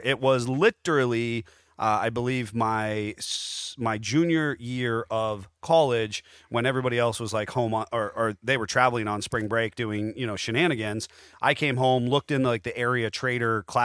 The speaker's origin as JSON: {"language": "English", "region": "Ohio", "country": "United States", "tie": "born or raised there", "said": "I grew up in Ohio, which might as well be the Wild West of Texas."}